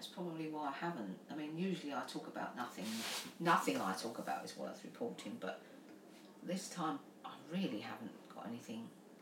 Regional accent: United Kingdom; Obviously, I'm British

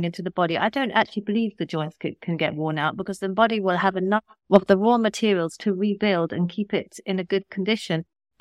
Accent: London, United Kingdom; I'm a Londoner.

